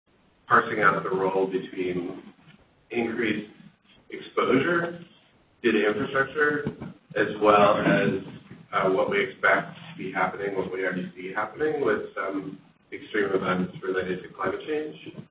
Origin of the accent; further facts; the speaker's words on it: Nashville, Tennessee, United States; from Nashville.